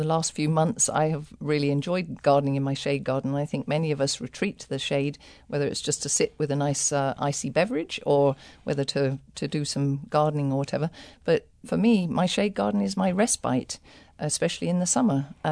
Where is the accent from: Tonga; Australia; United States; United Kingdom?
United Kingdom; England; especially growing up in England where many people try and kill all moss because it's in their lawns